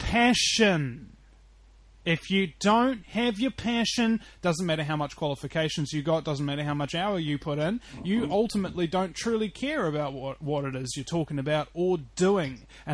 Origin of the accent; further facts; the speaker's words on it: New Zealand; I'm from New Zealand.